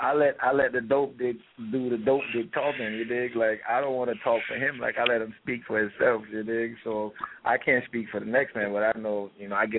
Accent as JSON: {"language": "English", "town": "Brooklyn", "region": "New York", "country": "United States", "said": "I'm from Brooklyn. I admit."}